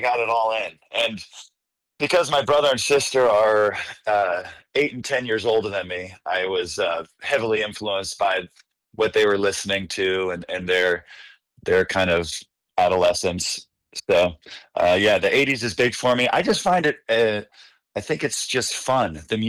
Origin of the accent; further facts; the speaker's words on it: Needham, Massachusetts, United States; I grew up in Needham, Massachusetts, it's a little suburb just outside of Boston, bordering Boston.